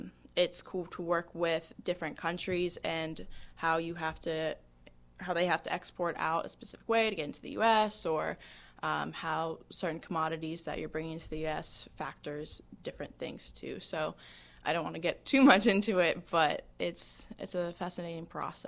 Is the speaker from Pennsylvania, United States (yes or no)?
yes; Pittsburgh, Pennsylvania, United States; But since I'm from Pittsburgh, it was kind of, it could go either way.